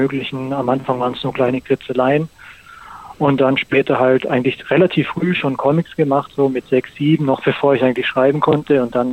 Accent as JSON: {"language": "German", "region": "Baden-Württemberg", "country": "Germany", "lives_now": "Tuttlingen, Germany", "said": "Nee, eigentlich nicht. Bin eigentlich Badener."}